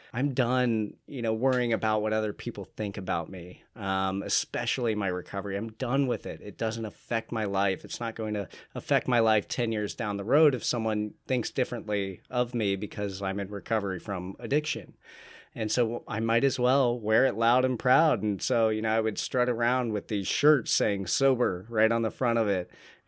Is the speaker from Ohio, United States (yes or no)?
yes; Columbus, Ohio, United States; now in Tampa, United States; living in Tampa. I'm originally from Columbus, Ohio, just moved down here a couple years ago.